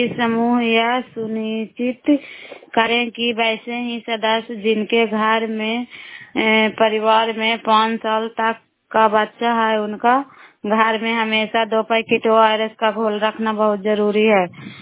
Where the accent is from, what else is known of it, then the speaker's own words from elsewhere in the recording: Bihar, India; नालंदा जिला कराई ब्लॉक के निवासी हूँ।